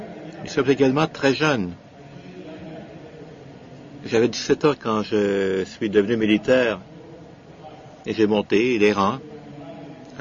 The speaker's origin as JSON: {"language": "French", "country": "Uganda", "said": "chez moi en Ouganda, nous avons des camps de soldats"}